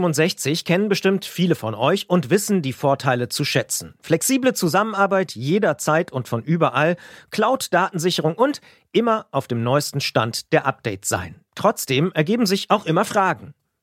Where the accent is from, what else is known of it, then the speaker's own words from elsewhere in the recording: Potsdam, Brandenburg, Germany; in meiner Heimatstadt Potsdam Kommunikation und Management studiert